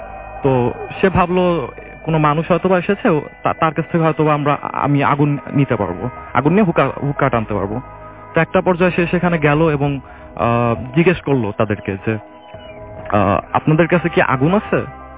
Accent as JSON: {"language": "Bangla", "town": "Boalmari", "region": "Dhaka Division", "country": "Bangladesh", "lives_now": "Dhaka, Bangladesh", "said": "আমার home district হচ্ছে ফরিদপুরে, ফরিদপুরের বোয়ালমারী থানা।"}